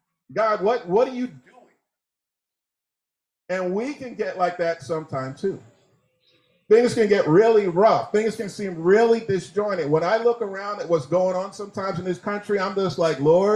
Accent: New York, United States; I'm a New Yorker. I expect my cab.

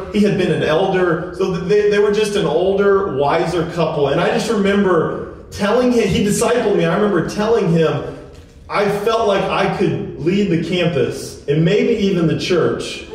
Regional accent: Dallas, Texas, United States; now in Lawrence, United States; And I grew up in the church. I grew up in Dallas. I'm what we would call a kingdom kid.

